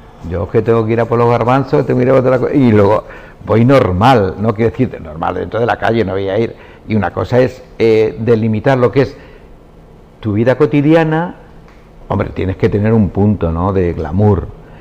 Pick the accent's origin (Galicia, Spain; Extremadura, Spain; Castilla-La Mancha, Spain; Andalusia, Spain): Andalusia, Spain; viene de mi tierra, de Andalucía.